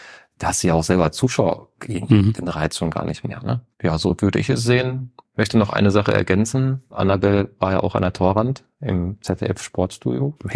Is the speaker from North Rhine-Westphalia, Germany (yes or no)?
yes; Oerlinghausen, North Rhine-Westphalia, Germany; also born or lived in Bielefeld; Geboren in Bielefeld, aufgewachsen in der Lipparei, ein Ortsteil von Oerlinghausen.